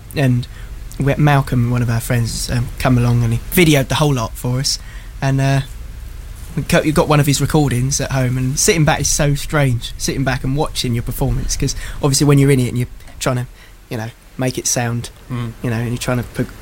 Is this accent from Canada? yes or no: no; East of England, United Kingdom; I'm originally from Essex